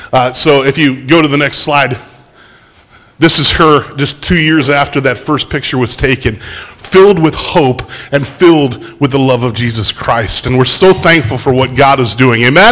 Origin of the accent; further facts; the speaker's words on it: Pennsylvania, United States; I grew up in Western Pennsylvania, the fifth generation of crane operators and steelworkers. When I want to visit family, I go to Pittsburgh